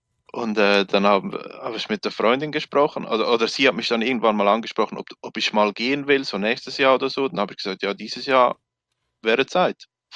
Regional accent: Windisch, Aargau, Switzerland; bin aus der Schweiz, wie man hört

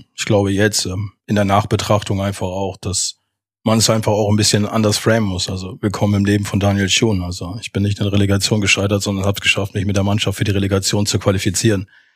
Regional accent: Osnabrück, Lower Saxony, Germany; born there; now in Bremen, Germany; Jetzt ist Bremen mein Zuhause und ja, dieses kleine, beschauliche Osnabrück in der Nähe von Ibbenbüren ist dann ja dann der Geburtsort, an dem ich zur Welt gekommen bin, aber an dem ich nie gelebt habe und einfach nur das Licht der Welt erblickt habe und Osnabrücker bin.

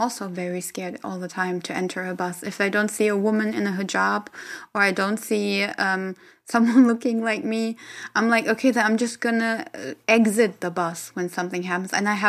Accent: Germany; me growing up in Germany

